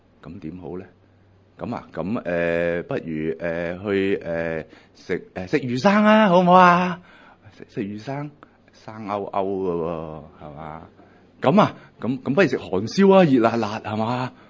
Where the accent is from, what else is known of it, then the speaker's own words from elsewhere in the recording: Hong Kong; 其实呢啲呢都系我哋香港人呢好多时候挂喺口边嘅一啲嘅说话嚟嘅。